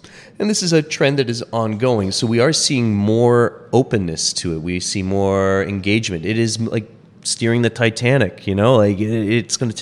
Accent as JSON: {"language": "English", "town": "Windsor", "region": "Ontario", "country": "Canada", "said": "I came from Windsor, which is Essex County, which is the wine region of Lake Erie North Shore."}